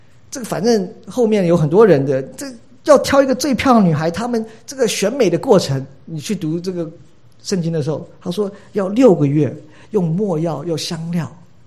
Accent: China; 我们中国人讲什么汉奸嘛，对不对？

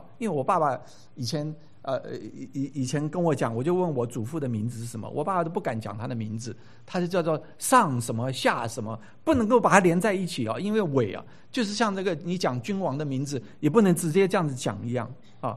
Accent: China; 对我们中国人来讲

